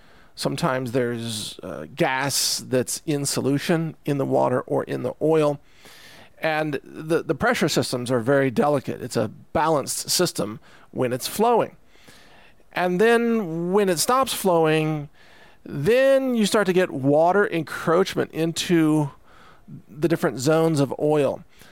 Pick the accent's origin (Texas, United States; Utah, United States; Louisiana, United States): Texas, United States; I certainly didn't, even though I'm a Texan. Doesn't make me, an oil drilling expert automatically, even though we have a lot of oil industry in Texas.